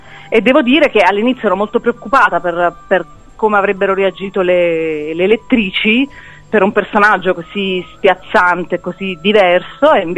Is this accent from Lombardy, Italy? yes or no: no; Naples, Campania, Italy; moved away; io sono napoletana